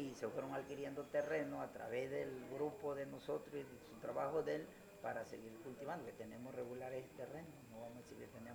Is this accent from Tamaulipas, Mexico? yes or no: no; Escoba, Tabasco, Mexico; born there; En esta dirección, en Escoba.